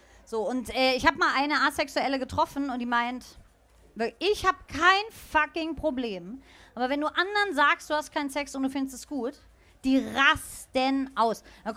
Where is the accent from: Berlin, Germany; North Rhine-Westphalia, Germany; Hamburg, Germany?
Berlin, Germany; Ich komme ja aus Berlin. So. Und manchmal bin ich so stolz, ja, auf diese Stadt. Manchmal ist es auch sehr assi. Manchmal passt es auch genau zusammen. Mhm. Also, ich bin jetzt nur im Prenzlauer Berg. Prenzlauer Berg, der Mutti-Bezirk, ne?